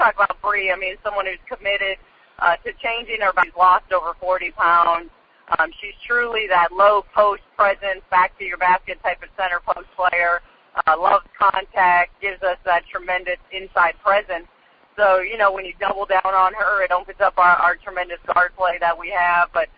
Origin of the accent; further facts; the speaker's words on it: Iowa, United States; Well, unfortunately, I grew up in the Midwest. I grew up in Iowa, so this is nothing.